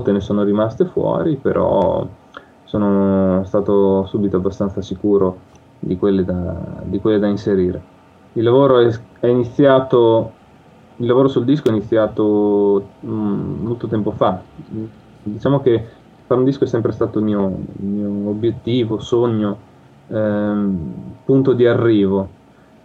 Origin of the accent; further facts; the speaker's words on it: Imola, Emilia-Romagna, Italy; vengo da Imola